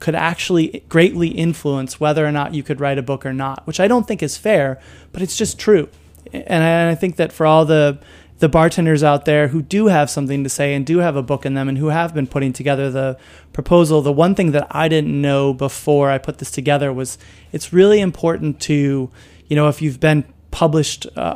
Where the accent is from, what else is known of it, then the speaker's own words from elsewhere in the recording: Chicago, Illinois, United States; I mean, I grew up in Chicago listening to the Cubs